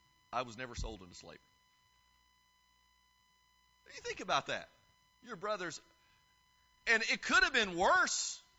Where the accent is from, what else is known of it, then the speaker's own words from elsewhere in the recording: Indiana, United States; now in Houston, United States; don't have basements where I live in Houston. I mean, you can't have one of those down there. So I grew up in Indiana, and we had a basement.